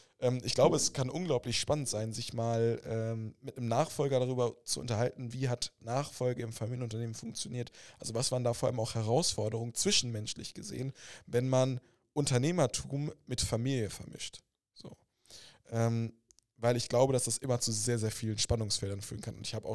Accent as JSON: {"language": "German", "town": "Witten", "region": "North Rhine-Westphalia", "country": "Germany", "tie": "born there", "said": "Deswegen finde ich das umso cooler als gebürtiger Wittener"}